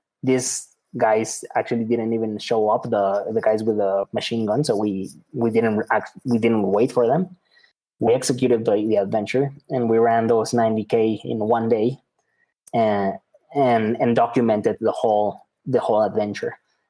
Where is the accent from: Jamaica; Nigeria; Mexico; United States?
Mexico; English is a second language; moved away as an adult; we're native from Mexico and we began doing them here, but I mean, we're curious, energetic. And so then at some point our country looked small and there were many other parts to explore.